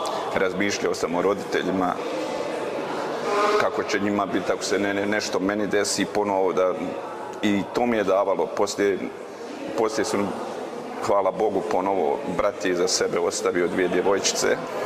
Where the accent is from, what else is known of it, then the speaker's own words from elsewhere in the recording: Visoko, Zenica-Doboj Canton, Bosnia & Herzegovina; rođen sam u Visokom, 1972. godine. Ove godine punim 52 godine.